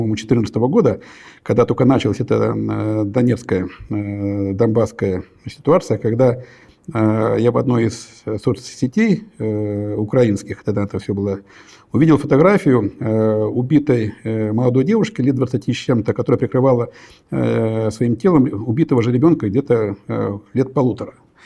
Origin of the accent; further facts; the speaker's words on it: Belarus; я сам родом из Беларуси, и как многие белорусские дети в свое время